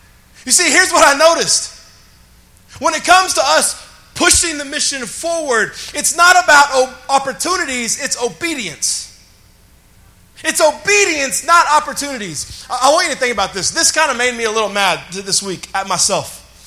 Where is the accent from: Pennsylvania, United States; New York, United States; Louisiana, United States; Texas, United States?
Texas, United States; Dallas; I am a Texas forever kid, born and raised in Dallas. And there is something beautiful about a painted Texas sunrise or sunset.